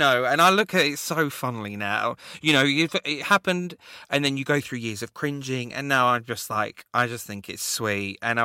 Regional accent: Romford, London, United Kingdom; That's what Essex is like. It's not the fabulous that you see on TOWIE. That's what growing up in Romford's like.

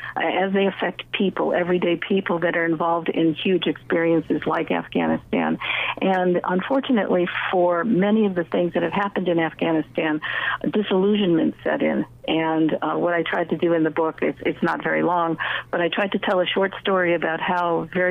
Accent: United States; they didn't look at me as a woman, often even not as an American

